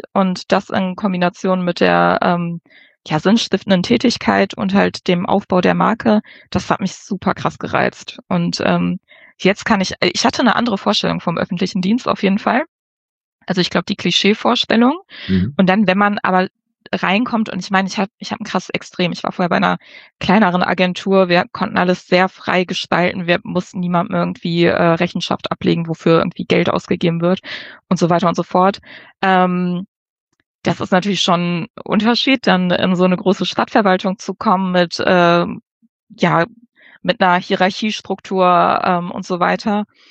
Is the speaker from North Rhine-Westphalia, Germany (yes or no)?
yes; Wuppertal, North Rhine-Westphalia, Germany; Ich komme aus Wuppertal, habe da studiert, Wirtschaftswissenschaft und Politikwissenschaft